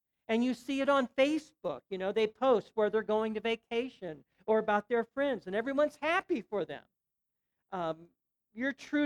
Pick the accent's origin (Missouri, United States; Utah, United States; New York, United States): Missouri, United States; St. Louis; but I wasn't a Southerner. I was a Midwesterner. I'm from St. Louis.